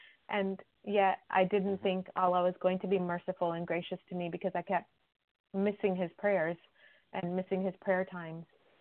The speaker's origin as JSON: {"language": "English", "country": "Pakistan", "tie": "born or raised there", "first_language": "Urdu", "second_language": "English", "said": "You know, being a Pakistani, my language is Urdu. That's what I grew up with."}